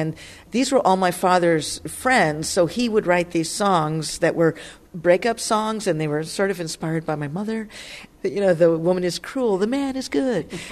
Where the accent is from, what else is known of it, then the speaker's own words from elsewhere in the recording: New York, United States; born there; Well, I was born in New York, and I came from a Cuban father and a Puerto Rican mother.